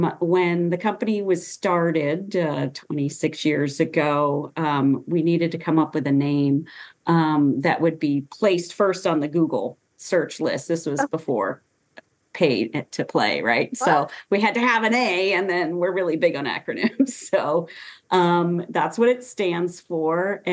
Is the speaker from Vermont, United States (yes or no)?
yes; Vermont, United States; So I grew up in Vermont. It's an IBM town in small town Vermont.